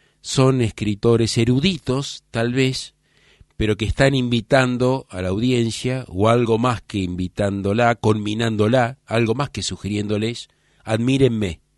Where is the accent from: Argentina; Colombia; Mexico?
Argentina; Buenos Aires; soy tan argentino como el dulce de leche, soy tan porteño como el tango y he nacido en el barrio de Palermo